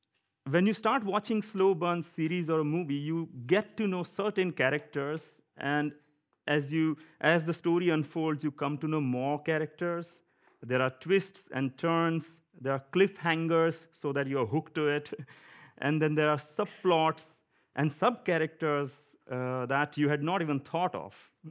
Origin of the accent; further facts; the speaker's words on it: India; accent: Indian; so yeah, I'm an Indian. My accent is Indian. I look Indian, so obviously, yes.